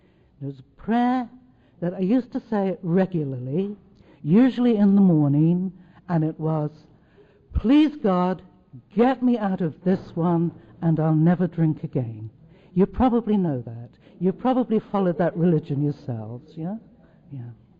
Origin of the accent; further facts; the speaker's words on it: London, United Kingdom; I'm from London, England, which you can probably tell by the strange way in which I speak.